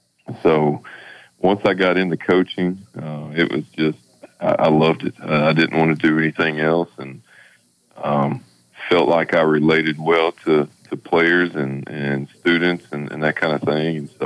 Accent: Columbia, Tennessee, United States; Well, I grew up in Columbia, Tennessee.

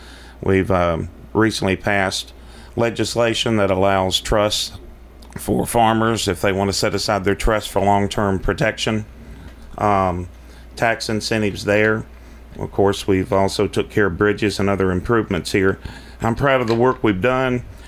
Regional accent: Murfreesboro, Tennessee, United States; I first moved to Rutherford County when I was 7 years old, and I grew up here in Murfreesboro in Smyrna, and I've been a part of the community for a long time.

